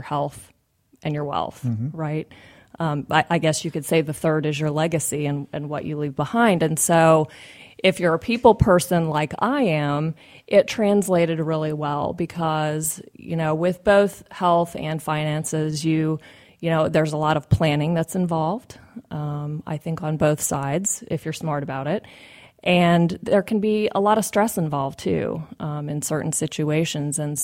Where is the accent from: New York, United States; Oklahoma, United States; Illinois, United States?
Illinois, United States; Decatur; Well, I grew up in a town in central Illinois called Decatur, very agriculturally oriented, home of Archer Daniels Midland Company, Firestone. So a lot of blue collar, a lot of factory, great place to grow up.